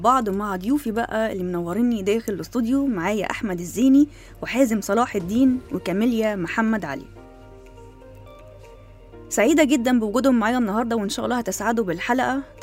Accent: Egypt; كل سنة وإحنا عارفين كويس قيمتنا وقدرنا كمصريين، كل سنة ومصر كلها بخير وسلام.

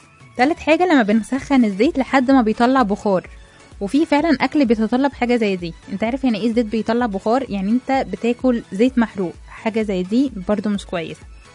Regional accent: Egypt; طيب في حاجة كمان احنا كمصريين بنعملها

